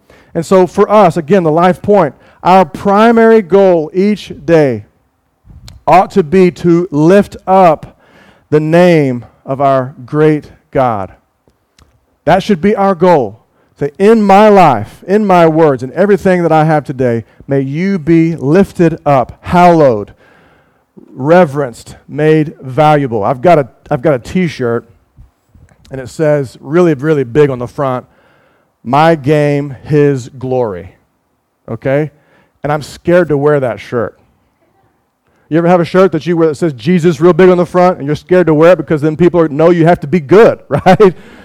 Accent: United States; because growing up in the United States, we would learn some different speeches

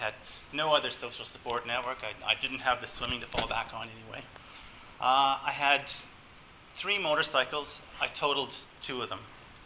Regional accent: Canada; even though I'm Canadian, I'd only been on skis 5 times in my life

